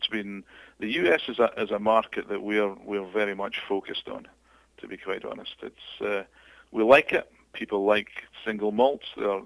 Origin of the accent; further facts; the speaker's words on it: Scotland, United Kingdom; I'm typically Scottish. I hate chucking anything out.